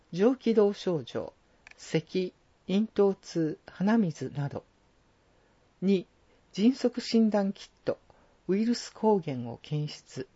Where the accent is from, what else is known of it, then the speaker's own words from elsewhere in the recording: Nobeoka, Miyazaki, Japan; 魚は私の出身地の宮崎県延岡市にある